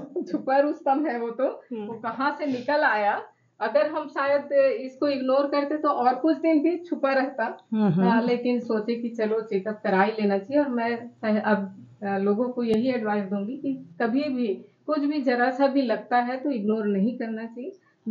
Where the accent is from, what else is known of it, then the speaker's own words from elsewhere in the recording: Raipur, Chhattisgarh, India; मैं रायपुर दुर्ग की रहने वाली हूँ